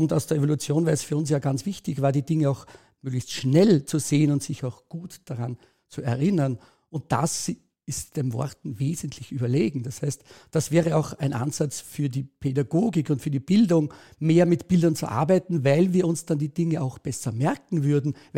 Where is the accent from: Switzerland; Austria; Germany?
Austria; Ich komme aus Österreich.